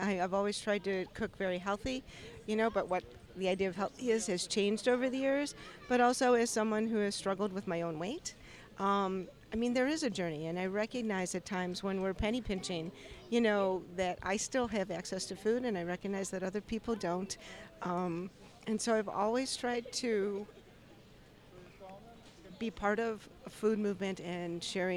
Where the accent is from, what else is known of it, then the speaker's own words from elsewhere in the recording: New York, United States; I'm really from New York State, so I have plants that I brought from New York.